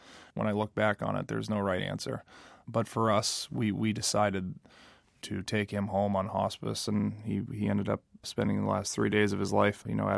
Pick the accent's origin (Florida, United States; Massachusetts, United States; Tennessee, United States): Massachusetts, United States; Milton; I grew up in Milton, Mass.